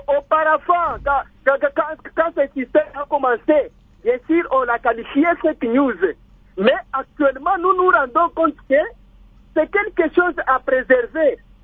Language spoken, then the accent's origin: French; DR Congo; Est-ce que réellement, ici chez nous, en RDC, il existe vraiment des fake news?